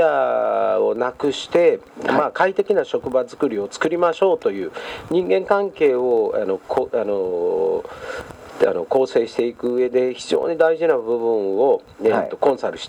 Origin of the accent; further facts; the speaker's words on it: Imabari, Ehime, Japan; 僕の、ふるさとが生まれ育ったところが今治っていうこともあったんですけれども、